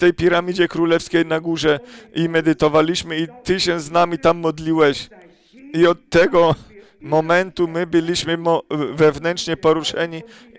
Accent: Krefeld, North Rhine-Westphalia, Germany; Polish is a second language; Ja powiedział … jestem z Krefeldu, więc nie potrzebujecie, mnie znajdziecie, jak mnie będziecie szukać.

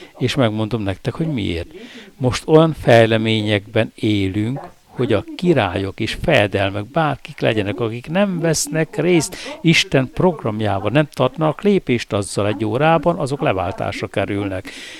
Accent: Germany; Hungarian is a second language; És egy angol professzor engem, mint németet okolt azzal, hogy elvesztették a nagy birodalmat, mert német vagyok, ugye?

